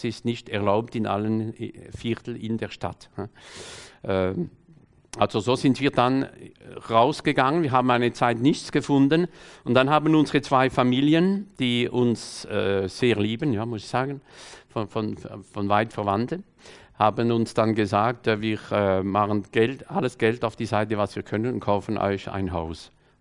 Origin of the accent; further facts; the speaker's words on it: France; Ich habe gesagt, na, ich bin Franzose